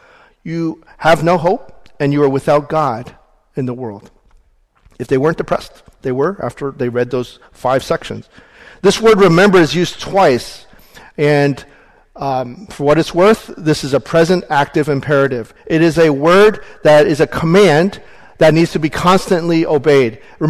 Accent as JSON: {"language": "English", "region": "the South", "country": "United States", "tie": "born or raised there", "said": "Now, I grew up in the South, so in American, I guess they call it folklore, they have the Hatfields and the McCoys, right?"}